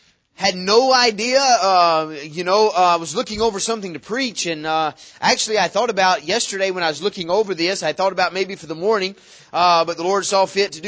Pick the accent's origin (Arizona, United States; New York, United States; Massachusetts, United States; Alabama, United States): Alabama, United States; I'm from Alabama, and so I know that you guys in Texas, when you think of a river, it's not what we think of.